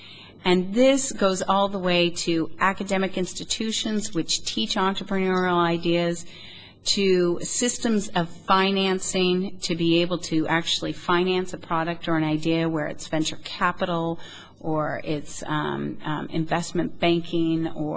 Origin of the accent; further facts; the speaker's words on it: United States; countries where they have the freedom and democracies that you get to enjoy and that I get to enjoy as an American and you get to enjoy as a Maltese.